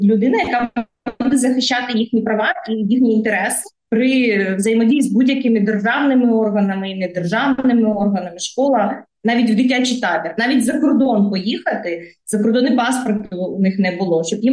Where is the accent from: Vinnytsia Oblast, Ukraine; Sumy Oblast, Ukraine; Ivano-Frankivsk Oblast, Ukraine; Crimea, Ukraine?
Crimea, Ukraine; moved away as an adult; Так як я сама з Криму з 14 року виїхала звідти через окупацію